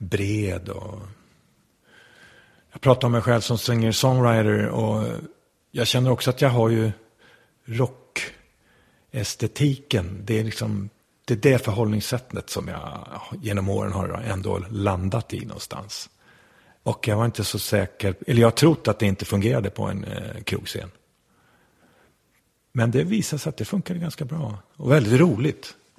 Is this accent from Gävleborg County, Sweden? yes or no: no; Västernorrland County, Sweden; Jag är uppvuxen uppe på Höga kusten, Ådalen.